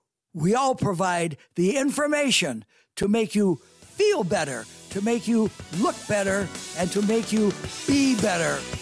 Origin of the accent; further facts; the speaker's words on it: Buffalo, New York, United States; When I was a young boy growing up in Buffalo, New York, I was probably 5 or 6 years old.